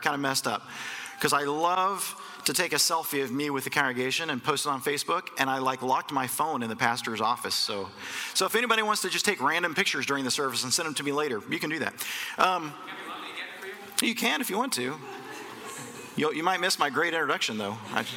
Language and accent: English; Omaha, Nebraska, United States; I'm from Omaha, Nebraska, so I am from the United States.